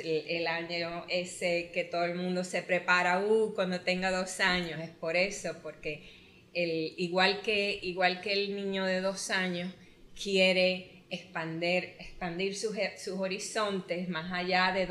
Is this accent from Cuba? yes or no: yes; Cuba; o en este caso los 3 que somos cubanos